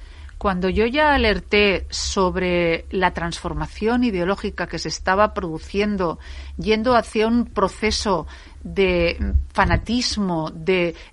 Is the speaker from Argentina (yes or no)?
no; Catalonia, Spain; moved away as an adult; en la tierra en la que yo nací, en la tierra en la que he crecido, en la que he desarrollado, en la que he tenido que marcharme porque no se podía convivir en libertad.